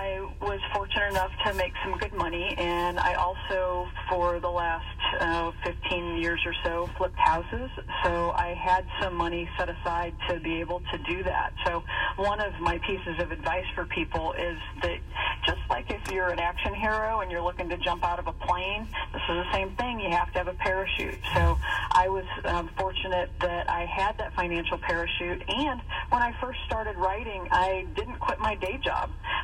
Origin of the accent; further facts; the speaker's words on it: Paulding, Ohio, United States; born there; I was born in Ohio, so I am happy to be here.